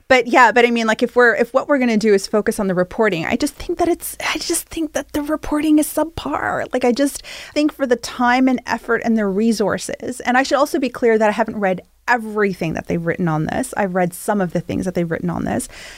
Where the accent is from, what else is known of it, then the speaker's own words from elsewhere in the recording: Toronto, Ontario, Canada; I've never heard that for young girls growing up in Toronto, born and raised here, that FGM is the thing that they're worried about.